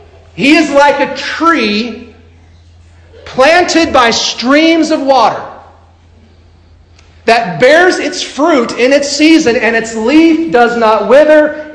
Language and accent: English; Indiana, United States; I'm from Indiana. Basketball's big in Indiana.